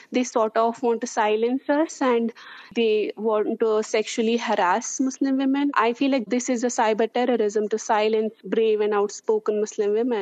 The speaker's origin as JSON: {"language": "English", "region": "Jammu and Kashmir", "country": "India", "said": "because I'm also from Kashmir, you know, things are quite different from mainland India."}